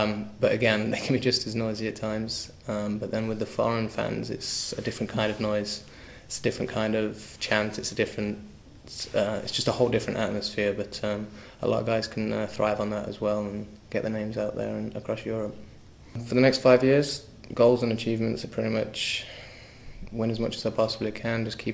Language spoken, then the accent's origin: English; Nottingham, East Midlands, United Kingdom; Nottingham, like you say, it's my hometown, it's my home team.